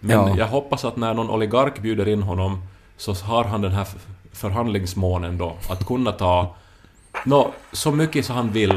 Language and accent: Swedish; Finland; vi finländare